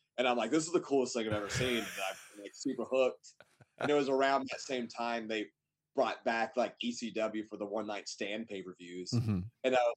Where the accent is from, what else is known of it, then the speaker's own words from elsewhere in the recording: the South, United States; Man, it was like for me, like, growing up in the South, wrestling is like super big, like where I'm from.